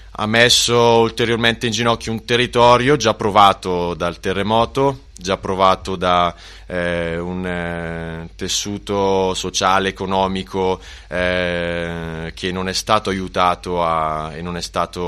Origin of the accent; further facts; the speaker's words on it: Bergamo, Lombardy, Italy; vengo da Bergamo